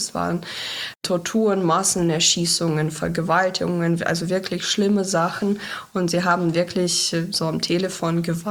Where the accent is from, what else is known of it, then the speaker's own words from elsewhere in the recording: Donetsk Oblast, Ukraine; der Ort, wo ich aufgewachsen bin, wo ich fast jeden Sommer verbracht habe, der ist wieder ukrainisch und das ist immer noch unser Land so